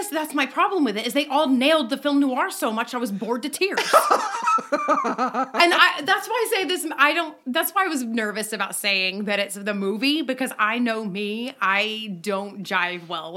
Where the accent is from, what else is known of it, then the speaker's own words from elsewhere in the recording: San Antonio, Texas, United States; Hey, for those of you who are not from San Antonio, like we are from San Antonio, this is a big deal.